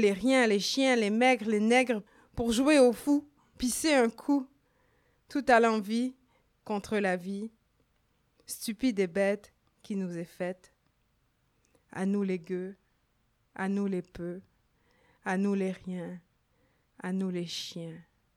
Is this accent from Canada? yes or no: yes; Quebec, Canada; je suis canadienne, québécoise, d'origine haïtienne